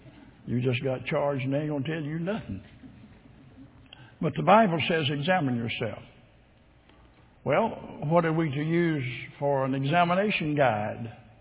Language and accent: English; Arkansas, United States; born there; I was born in Arkansas.